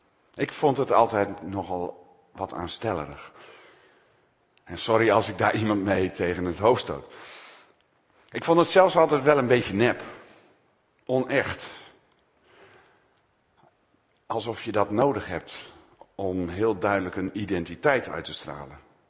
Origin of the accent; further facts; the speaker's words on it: Hoogeveen, Drenthe, Netherlands; Ik kwam als jongen uit Hogeveen, zeg maar, gewoon nuchter, normaal, kwam ik in Utrecht studeren.